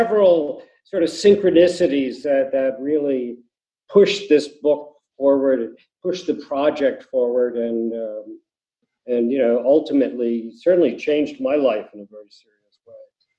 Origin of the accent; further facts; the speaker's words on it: California, United States; we're from California, and I thought, earthquake, oh my gosh.